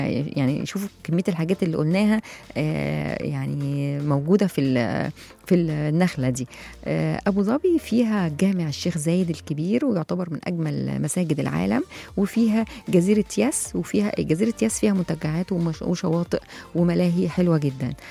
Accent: Egypt; عندنا في مصر السياحة يعني الشاطئية، السياحة التاريخية، الدينية، الترفيهية

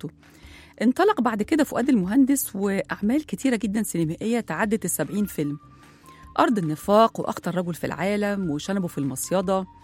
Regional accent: Egypt; أي بيت عندنا في مصر فيه حد شاطر أو نبغة بنسميه على طول سبعاوي

